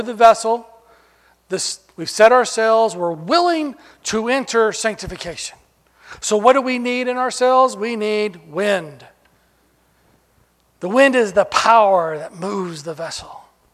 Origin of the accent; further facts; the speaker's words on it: United States; Since we're Americans, we're Christians, we can be the USS. We're the American Christians.